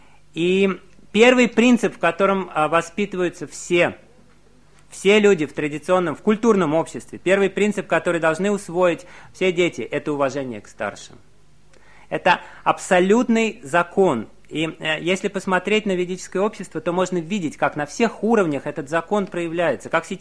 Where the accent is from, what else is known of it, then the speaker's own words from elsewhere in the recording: Uzbekistan; Я вырос в Узбекистане, и я знаю традиционные узбекские семьи.